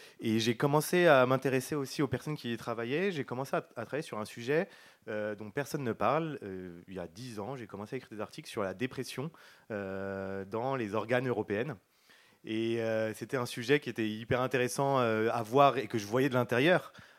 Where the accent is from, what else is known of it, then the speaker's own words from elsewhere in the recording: Aulnay-sous-Bois, Île-de-France, France; parce que moi, j'ai grandi en Seine-Saint-Denis, à Aulnay-sous-Bois